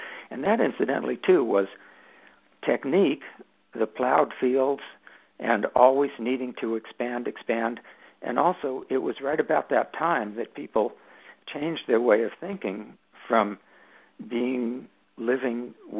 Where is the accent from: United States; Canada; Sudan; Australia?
United States; Los Angeles, California; also born or lived in Berkeley; I was kind of a city boy. I grew up in Los Angeles and then went to Berkeley, so this was my first time that I really was just living out in nature